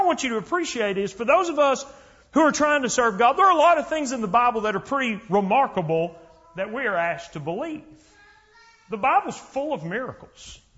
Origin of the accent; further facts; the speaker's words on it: Lubbock, Texas, United States; I mean, you live in Dallas. I grew up in Lubbock.